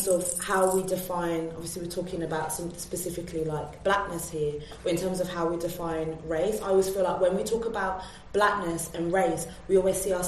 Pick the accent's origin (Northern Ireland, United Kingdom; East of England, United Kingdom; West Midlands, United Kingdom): West Midlands, United Kingdom; Birmingham; I'm from Birmingham.